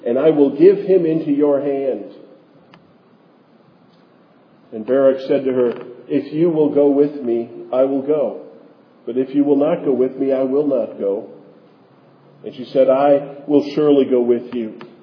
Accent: Wisconsin, United States; when my family was growing up in Wisconsin, when we went on vacation, which direction did we go? North.

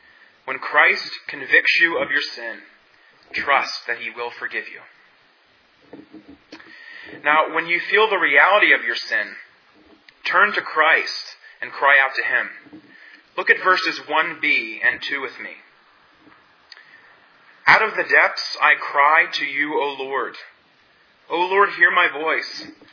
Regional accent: Huntingdon, Pennsylvania, United States; In my hometown, Huntingdon, Pennsylvania, there's a large man-made body of water called Racetown Lake.

